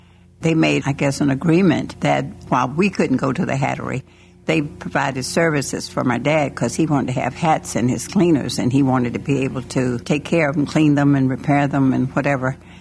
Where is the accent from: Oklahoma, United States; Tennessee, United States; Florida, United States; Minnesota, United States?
Oklahoma, United States; Tulsa; born there; I was born in Tulsa, Oklahoma.